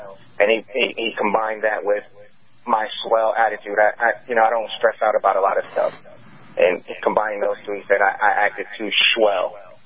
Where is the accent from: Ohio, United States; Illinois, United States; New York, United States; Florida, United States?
New York, United States; Long Island; I grew up on Long Island, New York, and okay. Long Island, if you've ever lived there, if you've ever experienced life there, Long Island, in my opinion, is one of the most racist places in the United States.